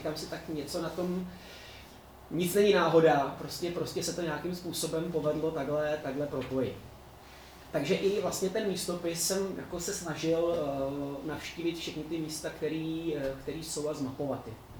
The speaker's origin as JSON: {"language": "Czech", "town": "Beroun", "region": "Central Bohemian Region", "country": "Czechia", "said": "protože já jsem vlastně z Berouna"}